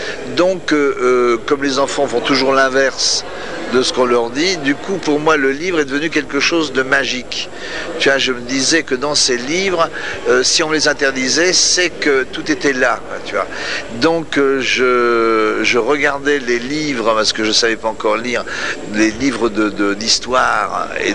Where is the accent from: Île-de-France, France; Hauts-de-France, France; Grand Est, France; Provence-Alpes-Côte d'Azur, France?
Grand Est, France; born there; je suis né dans les Ardennes, donc dans une forêt légendaire.